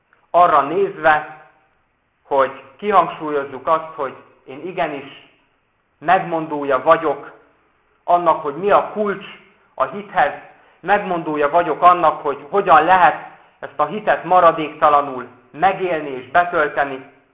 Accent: Borsod-Abaúj-Zemplén, Hungary; Én Borsodabói Zemplén megyéből származom

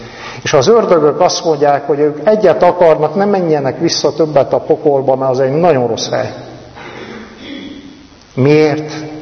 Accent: Transylvania, Romania; egy színmagyar, színreformátus faluban nőttem fel Erdélybe. Nagyon erős hagyományokkal, gyönyörű szép népviselettel.

